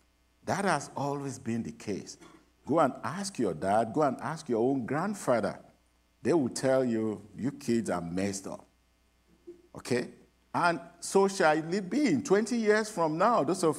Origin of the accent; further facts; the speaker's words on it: Nigeria; I grew up in Nigeria